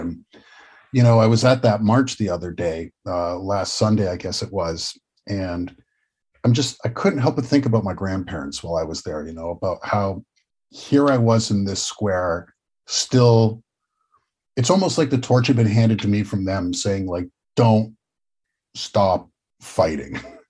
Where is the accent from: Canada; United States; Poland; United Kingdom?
Canada; Like, I'm Canadian and I'm not even going to pretend that that's not the case.